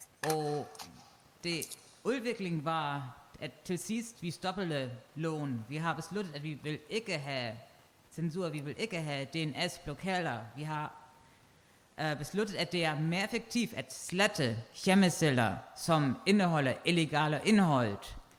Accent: Germany; Danish is a second language; Så jeg kommer fra Tyskland

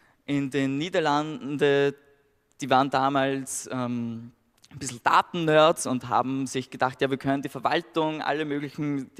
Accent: Austria; ich bin Österreicher

